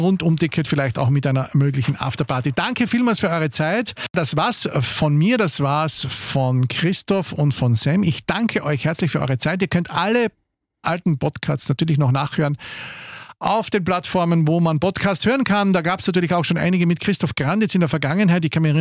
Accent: Carinthia, Austria; du bist ja Kärntner, ich bin Kärntner

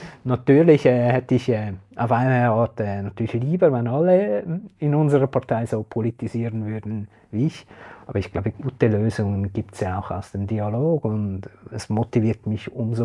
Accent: Dietikon, Zurich, Switzerland; Also ich meine, ich bin auch in Dittikon aufgewachsen, das war schon in meiner Kindheit eine Stadt mit einem sehr hohen Ausländeranteil.

